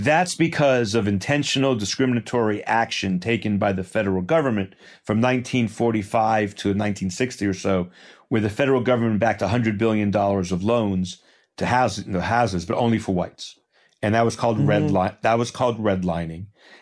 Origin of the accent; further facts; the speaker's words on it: Port Washington, New York, United States; where I grew up in Port Washington, New York, a suburb of New York.